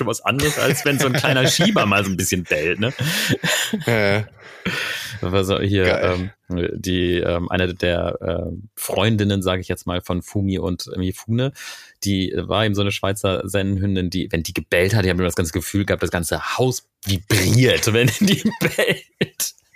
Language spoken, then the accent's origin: German; Lower Saxony, Germany; in meiner Heimat in Ostfriesland